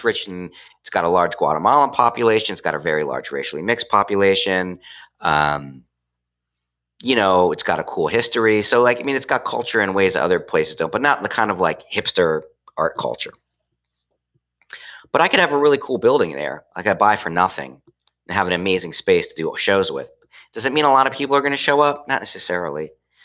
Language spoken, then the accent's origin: English; Trenton, New Jersey, United States; I went back to my hometown, which is the city of Trenton, which is this old industrial city between Philadelphia and New York.